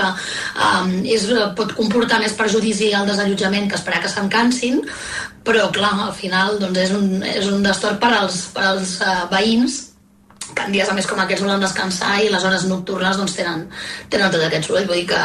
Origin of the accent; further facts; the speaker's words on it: Salrà, Catalonia, Spain; jo soc de Salrà, que és un poble que està al costat de Bordils, i a continuació hi ha Sant Joan de Mollet